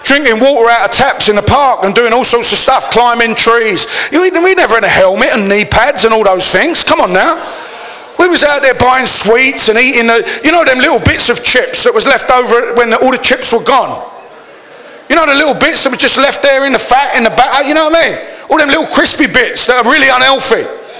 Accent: London, United Kingdom; I come from the East End of London and I was an ethnic minority.

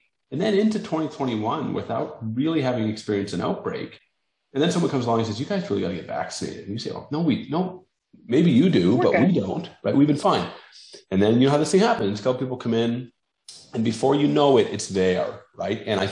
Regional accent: North Bay, Ontario, Canada; I grew up in North Bay, which is a town of 50, 60,000 people, but it's, you know, it's Northern Ontario, a great place.

